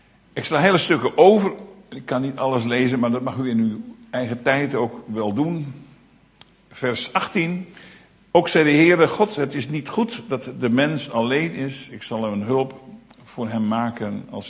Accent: Netherlands; daar zijn we Hollanders voor, dat is een ziekte in Holland.

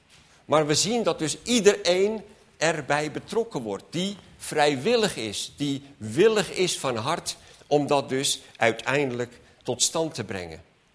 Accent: South Holland, Netherlands; Ja, ik kom uit Westland, dus dan heb je de groentehandel en de citrushandel.

